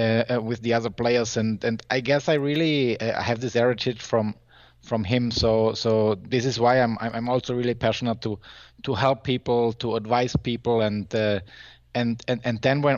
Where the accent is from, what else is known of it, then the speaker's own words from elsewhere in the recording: Germany; I'm from Germany